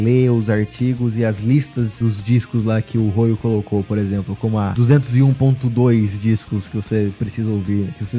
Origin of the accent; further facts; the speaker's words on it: Brazil; Só vou falar baroness porque eu sou brasileiro, entendeu?